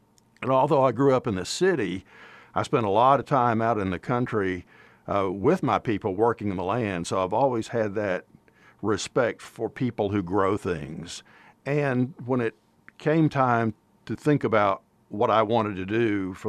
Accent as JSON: {"language": "English", "town": "Greeneville", "region": "Tennessee", "country": "United States", "tie": "born or raised there", "said": "I grew up in Appalachia. I grew up in Greenville, Tennessee, which is the only Greenville in America with the extra E in it, G-R-E-N-E-V-I-L-L-E. We're very passionate about that extra E in my hometown. It's a farming community."}